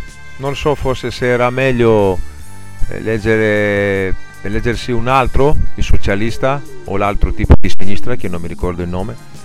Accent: Greece; Italian is a second language; now in Italy; vi ho parlato un po' per la Grecia, perché purtroppo Natale, che sono stato parecchi giorni nel mio paese

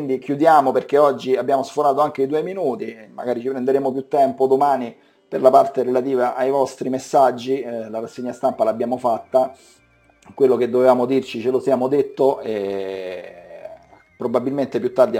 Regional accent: Rome, Lazio, Italy; accent: Roman; il mio accento non sia puramente romano, ma vi informo che sono romano da 10 generazioni, quindi se ho delle calate sono esclusivamente in questo senso.

